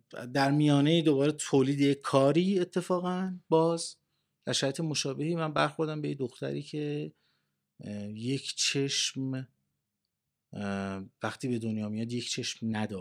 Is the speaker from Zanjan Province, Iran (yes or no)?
yes; Zanjan, Zanjan Province, Iran; خب طبیعیه برای ما کنتراست داره از فضایی که من از زنجان اومدم، ندیده بودم